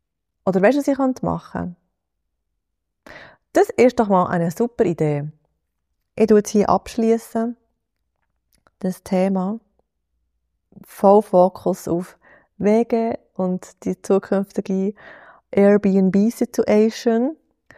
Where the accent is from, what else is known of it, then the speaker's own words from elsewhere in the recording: Bern, Switzerland; dass ich ein bisschen meine Heimat zeigen kann, den wunderschönen Thunersee.